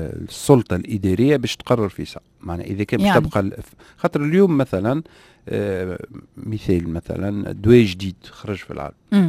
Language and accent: Arabic; Tunisia; كانت الافونتاج اللي عندنا في تونس اللي عندنا انترلوكيتور واحد اللي هو الصيدلية المركزية